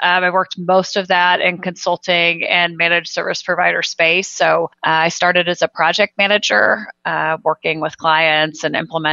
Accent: Independence, Missouri, United States; Well, I am a local Kansas City girl. I grew up in Independence, Missouri, home of Harry S. Truman.

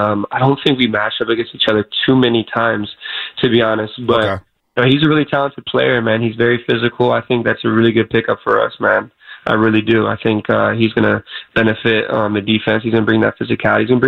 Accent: Arizona, United States; I grew up in Arizona.

